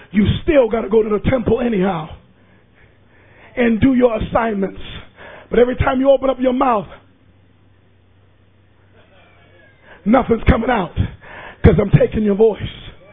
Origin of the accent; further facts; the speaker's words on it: Hartford, Connecticut, United States; I'm from Hartford, Connecticut